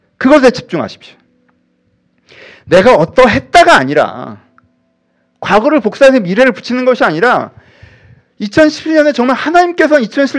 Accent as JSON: {"language": "Korean", "country": "South Korea", "said": "저도 한국 사람이라 그런지 전통교회 출신이라 그런지"}